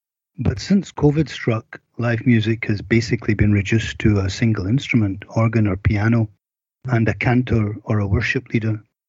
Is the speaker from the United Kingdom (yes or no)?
yes; Scotland, United Kingdom; I'm Scottish, as you may be here.